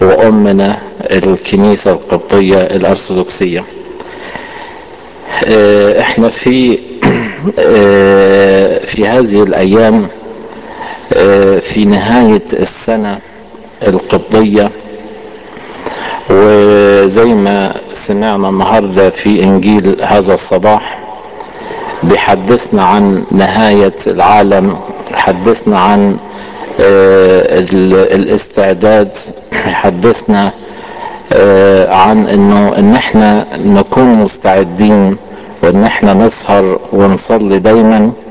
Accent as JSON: {"language": "Arabic", "region": "Upper Egypt", "country": "Egypt", "said": "وانا على فكرة من الصعيد، صعيدي، واول مرة اجي عندكم هنا"}